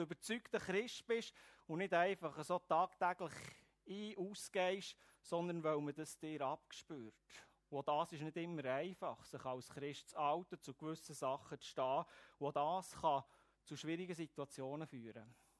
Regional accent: Switzerland; Und wir als Schweizer suchen ja Probleme

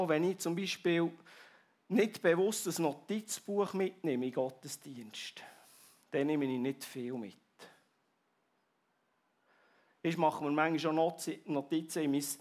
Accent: Switzerland; Und Leute, das sind wir Schweizer extrem gut im Tun.

